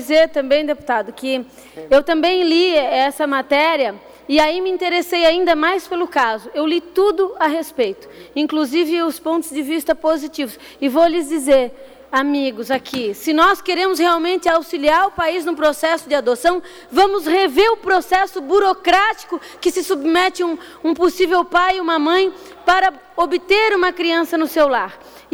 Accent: Brazil; Este sim é um ato que merece o nosso repúdio enquanto brasileiros. Eu senti vergonha de ver o meu país

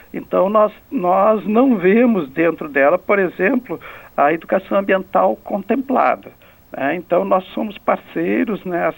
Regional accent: Santa Catarina, Brazil; Nós aqui, como catarinenses, tivemos essa honra

